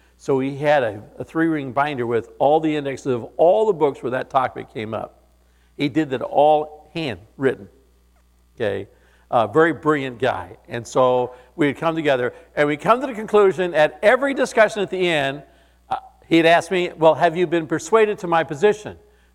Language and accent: English; California, United States; I feel like I had an advantage in some ways for growing up in Southern California.